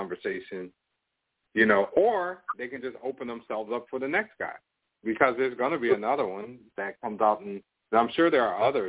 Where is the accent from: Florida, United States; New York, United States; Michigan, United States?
New York, United States; now in Toronto, Canada; New York.